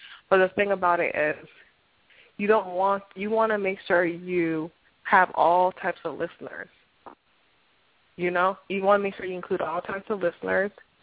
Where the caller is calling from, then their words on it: Florida, United States; I'm calling from South Florida.